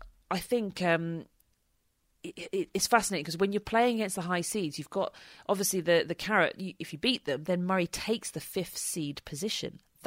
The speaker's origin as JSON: {"language": "English", "country": "United Kingdom", "said": "for me being British"}